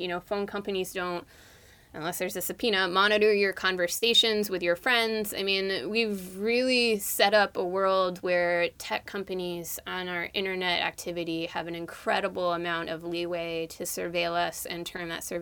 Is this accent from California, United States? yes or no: yes; California, United States; So I grew up in the Bay Area. I grew up in the East Bay.